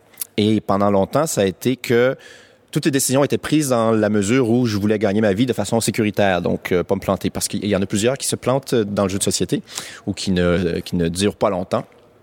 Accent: Quebec, Canada; Donc, je suis au Québec, je suis québécois, je fais le tour des boutiques

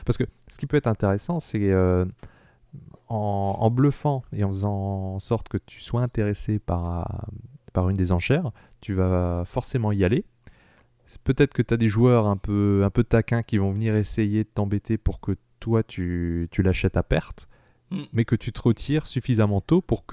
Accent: Grand Est, France; on est alsacien, donc ça

